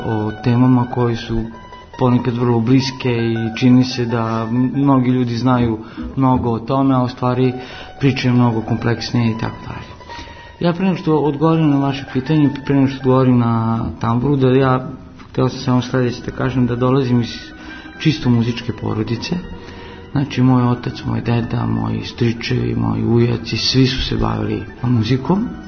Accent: Novi Sad, Vojvodina, Serbia; Ja sam imao sreću da je otvorila se akademija kod nas u Novom Sadu, 75. ja sam druga generacija, 76. i da sam završio kompoziciju kod njega i posle sam magistrirao kompoziciju.

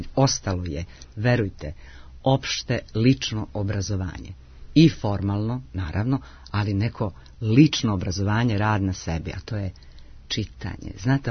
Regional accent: Novi Sad, Vojvodina, Serbia; now in Belgrade, Serbia; Došla sam iz Novog Sada.

